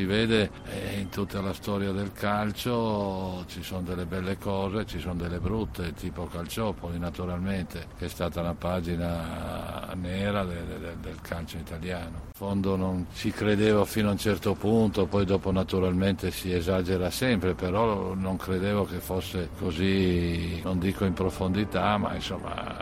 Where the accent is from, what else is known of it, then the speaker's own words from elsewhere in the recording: Friuli-Venezia Giulia, Italy; io friulano eccetera, eppure ero stimatissimo e applauditissimo a Napoli